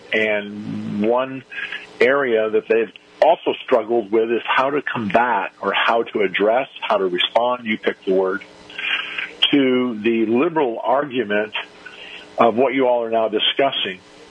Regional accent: Arizona, United States; now in Texas, United States; Arizona was my home state. I just moved to Texas.

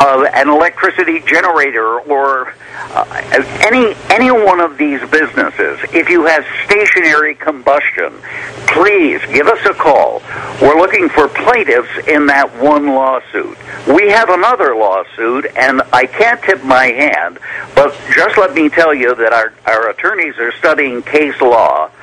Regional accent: Ireland; Hey, listen, I'm Irish. I know green.

